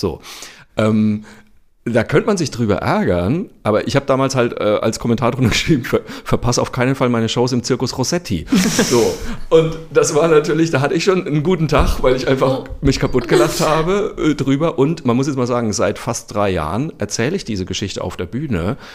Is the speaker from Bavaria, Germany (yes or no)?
yes; Zeil, Bavaria, Germany; wenn ich durch Zeil meinen Heimatort laufe, ist selbstverständlich mein Mann mit dabei